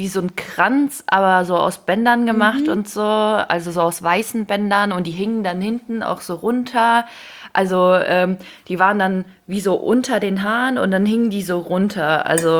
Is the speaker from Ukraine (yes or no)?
yes; Ukraine; now in Germany; ich komme aus der Ukraine.